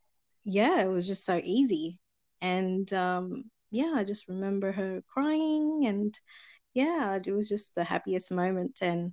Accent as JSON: {"language": "English", "town": "Sydney", "region": "New South Wales", "country": "Australia", "said": "I'm from Sydney, Australia."}